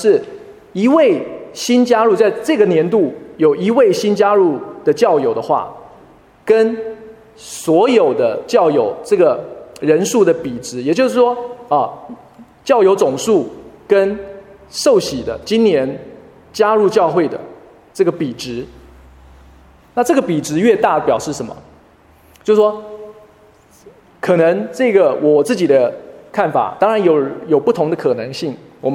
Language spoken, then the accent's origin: Chinese; Taiwan; 那在我来自的台湾，这个数字是更低的